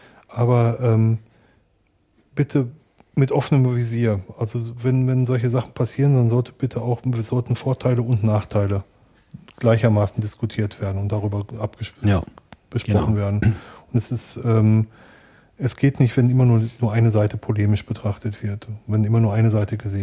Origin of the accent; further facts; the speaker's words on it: North Rhine-Westphalia, Germany; Ich bin im Ruhrgebiet groß geworden. Wir haben im Ruhrgebiet eine der höchsten Ausländerquoten in Deutschland. Ich bin mit Döner und Pizza groß geworden